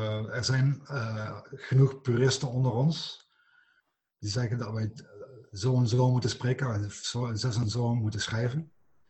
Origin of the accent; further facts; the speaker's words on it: Belgium; also born or lived in Amsterdam, Netherlands; ik heb zelf in Amsterdam gestudeerd. En ik heb 7 jaar in Amsterdam gewoond. En 7 jaar lang ben ik van België uitgemaakt.